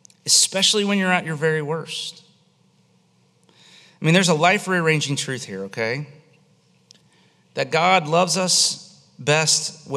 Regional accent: Florida, United States; I grew up on Lake Eloise, you know, and you know, if you're in the water at Lake Eloise, you can maybe see to your knees, but it's pretty murky and gross.

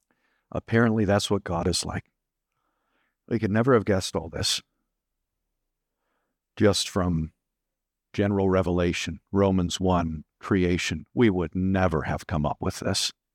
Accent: Eugene, Oregon, United States; I remember growing up in Eugene, Oregon one time.

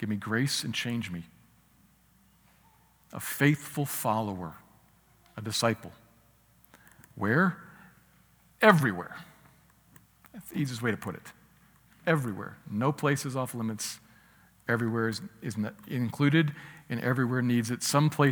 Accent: United States; I'm an American. Most of us are probably Americans

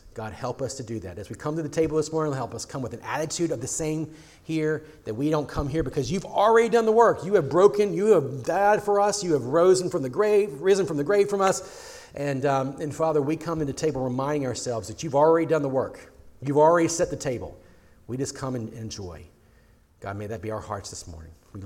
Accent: Virginia, United States; One of the great stories that comes out of the American Revolution era happened in Virginia, my home state, in January of 1776.

